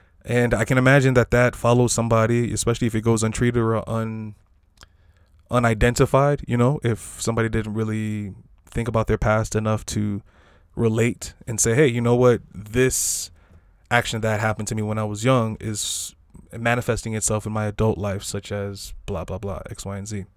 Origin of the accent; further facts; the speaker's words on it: United States; I guess I was in a very African household, but I grew up in the States, so I imagine myself being more Americanized than American